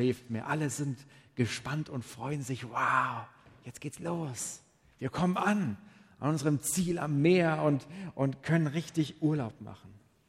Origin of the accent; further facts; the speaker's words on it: Bavaria, Germany; Und ich komme ja aus dem Allgäu.